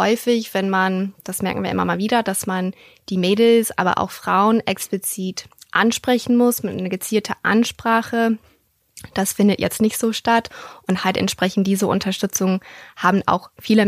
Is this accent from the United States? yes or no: yes; United States; Ich komme ursprünglich aus den USA.